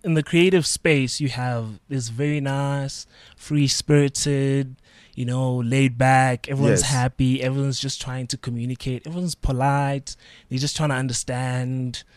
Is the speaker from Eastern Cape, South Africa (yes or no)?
yes; Port Elizabeth, Eastern Cape, South Africa; Definitely not. I'm from Port Elizabeth